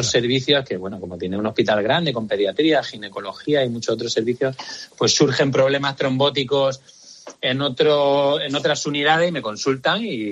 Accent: Seville, Andalusia, Spain; born there; yo soy español, es decir, que nací en Sevilla.

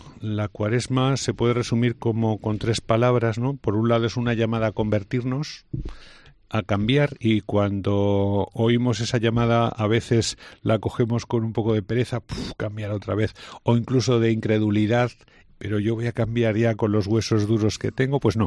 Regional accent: Aragon, Spain; aquí las comunidades son mucho más grandes de donde yo vengo, ¿no? Entonces, en Teruel o en Huesca hay auténticas catedrales en pueblos que viven 10 personas.

